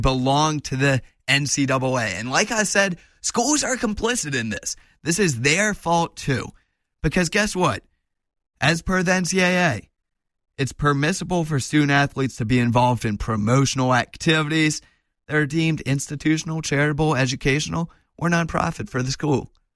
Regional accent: New Orleans, Louisiana, United States; I remember when I was a kid, I grew up in Uptown New Orleans.

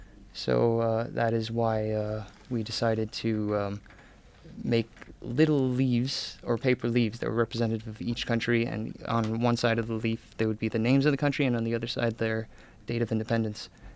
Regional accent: Gambia; Well, I come from the Gambia, West Africa.

